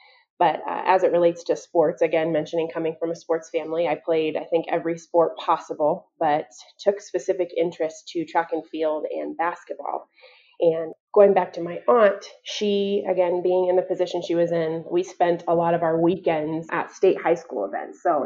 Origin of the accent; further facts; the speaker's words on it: Aurora, Colorado, United States; But to start off, born and raised in Colorado, in Aurora, come from a biracial family.